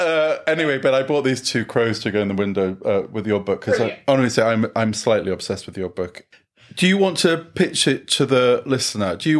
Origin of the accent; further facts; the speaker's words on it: York, Yorkshire and the Humber, United Kingdom; because I grew up in Yorkshire too, not far from Leeds and Batley, but I'm from York